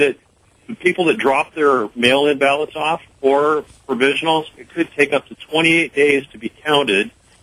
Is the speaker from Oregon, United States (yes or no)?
yes; Oregon, United States; Oh, yeah. I grew up in Oregon.